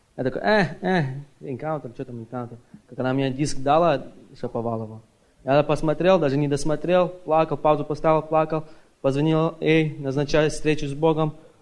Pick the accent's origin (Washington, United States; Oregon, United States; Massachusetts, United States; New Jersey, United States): Massachusetts, United States; Russian is a second language; я из Массачусетса.